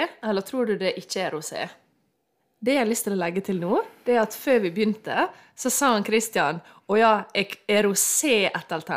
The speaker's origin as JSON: {"language": "Norwegian", "region": "Møre og Romsdal", "country": "Norway", "said": "Er det fordi jeg er sunnmøring?"}